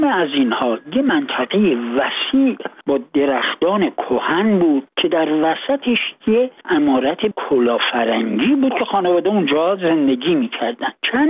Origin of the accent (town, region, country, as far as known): Tehran, Tehran Province, Iran; born or raised there